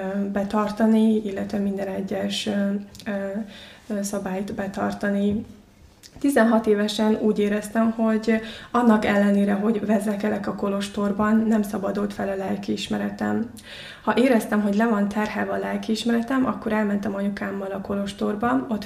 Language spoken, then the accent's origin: Hungarian; Mongolia; Hungarian is a second language; now in Hungary; Mongóliából származom, és Mongóliában a buddhizmusnak a lámanizmus irányzatát követik, és én is egy ilyen buddhista családban nőttem föl.